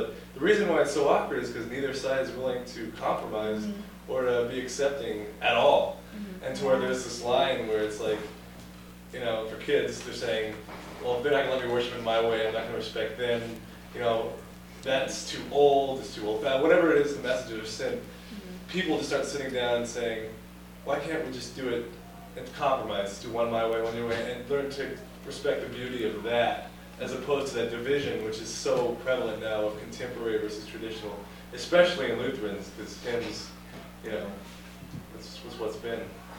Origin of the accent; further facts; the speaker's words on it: New Mexico, United States; My hometown of New Mexico, the big saying is for youth, there's nothing to do but each other.